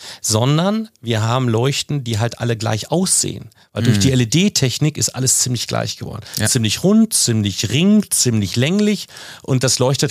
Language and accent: German; Münster, North Rhine-Westphalia, Germany; Und jetzt komme ich aus Münster-Westfalen